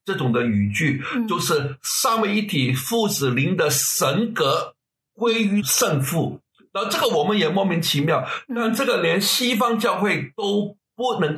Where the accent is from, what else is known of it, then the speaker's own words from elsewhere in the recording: China; 我们中国人说大做文章